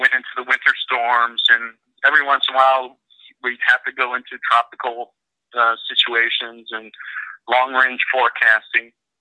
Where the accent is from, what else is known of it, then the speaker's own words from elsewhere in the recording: Illinois, United States; also born or lived in Houston, United States; I grew up in Central Illinois, then moved to Texas, Houston, Texas, came back to Central Illinois.